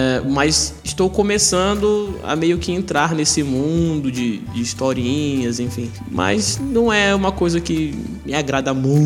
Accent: Belém, Pará, Brazil; Eu morei um tempo, boa parte da minha infância aqui em Belém.

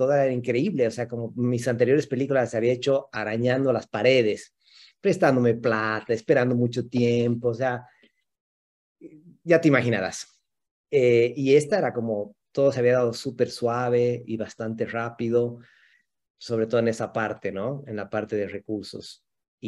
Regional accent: Cochabamba, Bolivia; para mí es importante retratar y explorar el lugar de donde vengo, ¿no? Que es Cochabamba.

